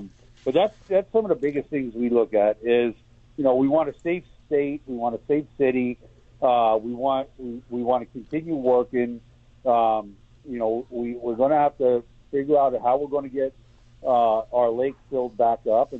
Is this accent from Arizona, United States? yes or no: no; New York City, New York, United States; And when I was growing up in New York City, if you got caught with a gun, it was 5 years mandatory.